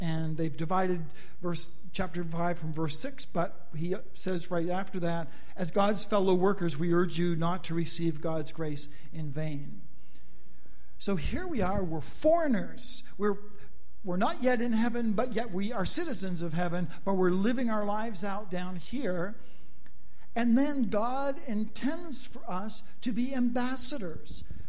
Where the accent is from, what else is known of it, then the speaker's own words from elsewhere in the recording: Canada; You know, it's like you're not from here, and I'm not from here either. I'm Canadian